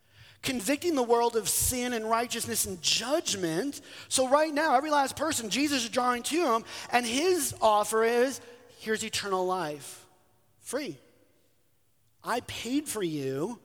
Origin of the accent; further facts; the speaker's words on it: Sheboygan, Wisconsin, United States; I'm from Sheboygan originally, born and raised there.